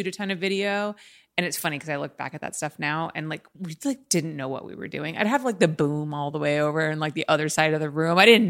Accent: Los Angeles, California, United States; me and my experience growing up in LA versus you and your experience growing up in Texas

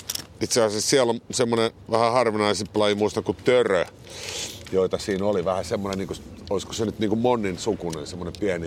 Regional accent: Helsinki, Uusimaa, Finland; Mä oon stadin kundi

